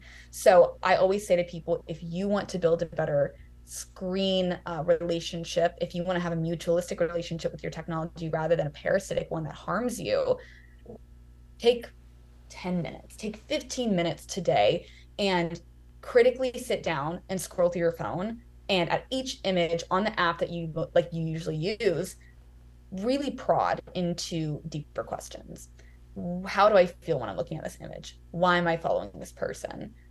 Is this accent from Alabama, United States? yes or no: yes; Birmingham, Alabama, United States; I'm from Alabama, so it's in my veins.